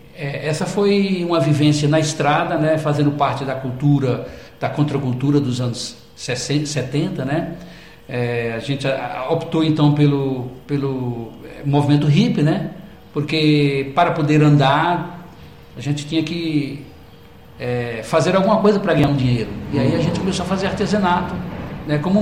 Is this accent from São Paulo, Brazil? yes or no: no; Pernambuco, Brazil; born there; Isso, no interior de Pernambuco. Caatinga.